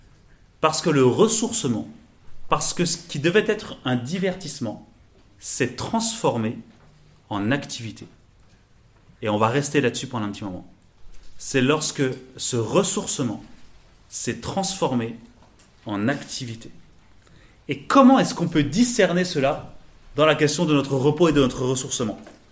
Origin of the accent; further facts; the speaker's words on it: South Korea; je n'ai d'origine ni de France ni de Suisse. Je suis de Corée du Sud.